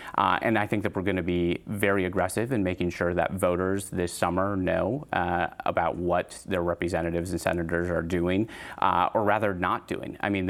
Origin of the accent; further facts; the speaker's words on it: Two Rivers, Wisconsin, United States; born there; I was born in Two Rivers, Wisconsin, and I think that the story of Two Rivers and neighboring Manitowoc mirrors a lot of communities around this state.